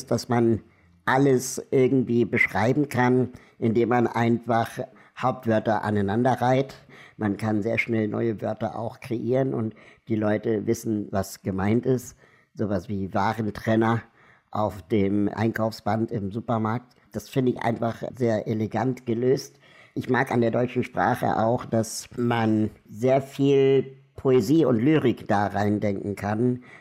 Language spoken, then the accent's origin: German; Germany; Ich bin nicht in Deutschland geboren, aber hier aufgewachsen und rede manchmal selber über die Deutschen, als wäre es nicht das Volk, dem ich angehöre.